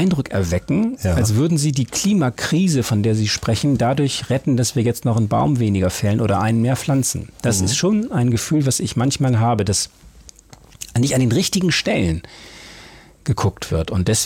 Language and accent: German; Hamburg, Germany; Ich habe die längste Zeit meines Lebens ich in Hamburg verbracht und ich fühle mich durch und durch als Hamburger.